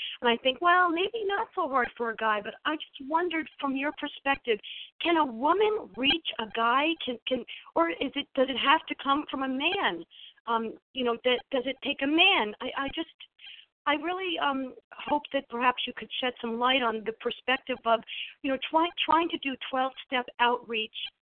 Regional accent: New York, United States; now in New Jersey, United States; I live in South Jersey. I'm from New York originally.

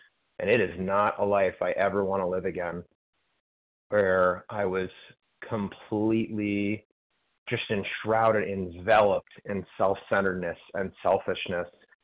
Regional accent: New Jersey, United States; from Florida. I'm formerly from New Jersey, though

